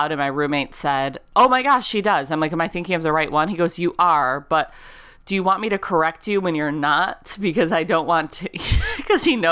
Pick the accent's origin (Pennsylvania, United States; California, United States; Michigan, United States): Michigan, United States; Detroit; I grew up in Detroit, and I remember Canada was a thing, too.